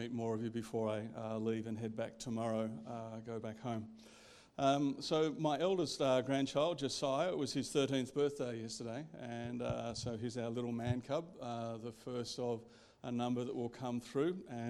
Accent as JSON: {"language": "English", "town": "Sydney", "region": "New South Wales", "country": "Australia", "tie": "born or raised there", "also_born_or_lived": "Canberra", "lives_now": "Melbourne, Australia", "said": "I was born in Sydney, lived there for 10 years, went to Canberra, lived there for 10 years, came back to Sydney, and moved to Melbourne 30 years ago, and so it's always lovely to come back to New South Wales."}